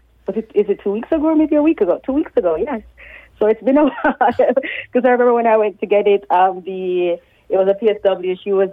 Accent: Jamaica; And like I said, I'm Jamaican.

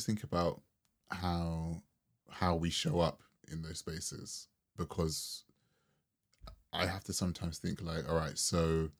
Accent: London, United Kingdom; me growing up in London in the 90s and early 2000s

